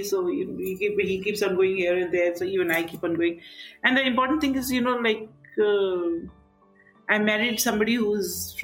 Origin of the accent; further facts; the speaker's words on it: Darjeeling, West Bengal, India; Darjeeling, growing up in Darjeeling, like, you know, you're also from Darjeeling, so you know what the favorite places are.